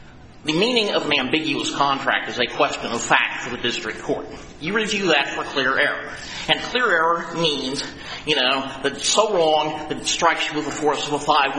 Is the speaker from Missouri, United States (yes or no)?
yes; St. Louis, Missouri, United States; I'm from St. Louis, Missouri. I'm told I have an accent, although I would vigorously deny that.